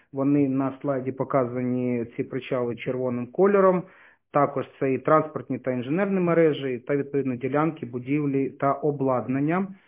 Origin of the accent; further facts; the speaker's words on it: Mariupol, Donetsk Oblast, Ukraine; born there; Народився в Маріуполі, дуже багато років, біля 13 років працював.